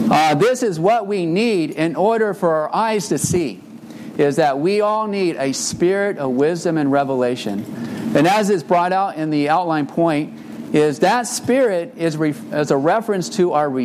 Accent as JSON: {"language": "English", "town": "Fort Collins", "region": "Colorado", "country": "United States", "said": "I didn't formally introduce myself. I'm from Fort Collins, Colorado. Praise the Lord."}